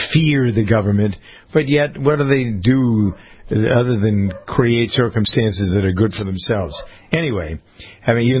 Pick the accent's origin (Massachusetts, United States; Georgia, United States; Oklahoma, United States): Massachusetts, United States; Framingham; born or raised there